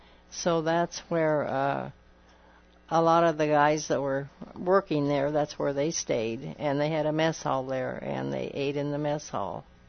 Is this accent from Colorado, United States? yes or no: yes; Colorado, United States; I was from Colorado originally.